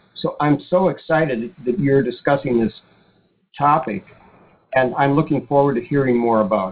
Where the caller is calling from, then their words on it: Boston, Massachusetts, United States; Hi, I'm calling from Boston.